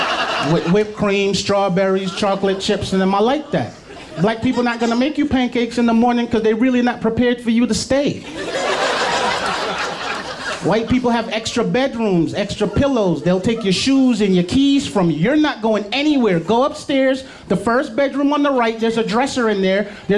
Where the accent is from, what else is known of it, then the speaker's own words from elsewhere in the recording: New York, United States; I'm from New York. All I knew was dimes and 20 sacks.